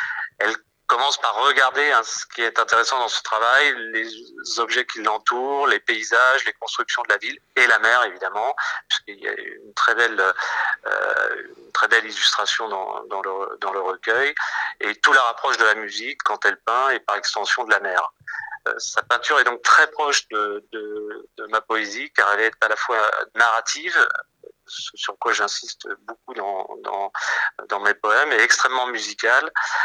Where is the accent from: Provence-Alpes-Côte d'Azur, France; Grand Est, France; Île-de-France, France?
Île-de-France, France; Paris; je suis parisien et je me balade beaucoup dans Paris à pied.